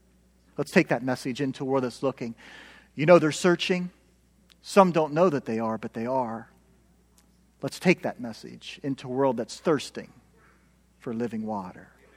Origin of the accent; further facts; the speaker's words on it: Ohio, United States; I'm from Appalachian, Ohio, and I love stories, so bear with me here.